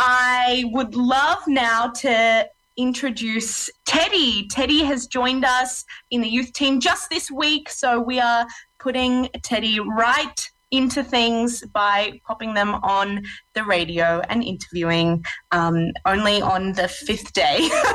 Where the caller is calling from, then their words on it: Victoria, Australia; I'm calling in from Boonwurrung country today, normally from Wurundjeri country